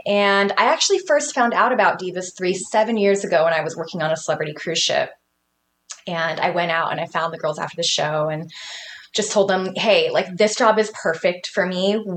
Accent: California, United States; I was born in California. I kind of call myself like a Southern California kid because I've sort of lived all over Southern California.

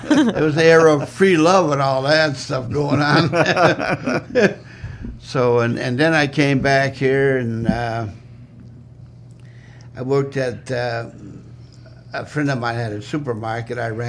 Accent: 's-Hertogenbosch, North Brabant, Netherlands; moved away; I grew up in Seto van Bos in the Netherlands, which is the home of Hieronymus Bosch. My brother, we were born right there.

